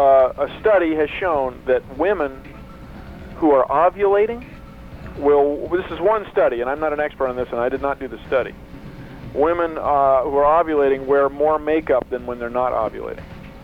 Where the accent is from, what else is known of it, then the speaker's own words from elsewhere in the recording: Washington, District of Columbia, United States; now in Seattle, United States; Back east, Washington, D.C.